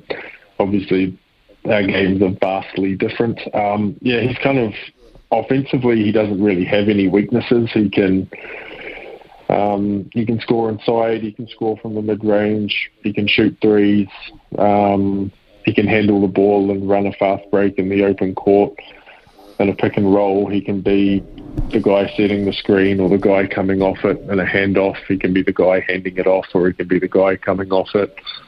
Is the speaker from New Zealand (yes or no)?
yes; New Zealand; being a Kiwi